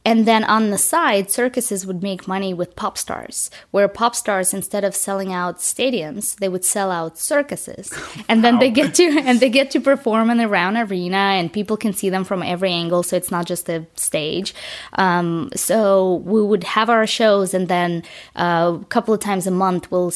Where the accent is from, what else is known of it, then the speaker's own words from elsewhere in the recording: Crimea, Ukraine; I grew up in a tiny village in Russia. It was in Crimea, so it was Ukraine, Russia, Ukraine, now it's Russia again. The village was tiny, the conditions were really poor